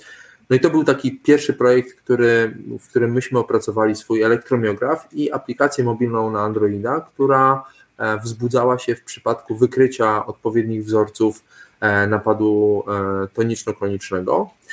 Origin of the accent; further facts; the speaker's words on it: Podlaskie Voivodeship, Poland; ja pochodzę z Suwalszczyzny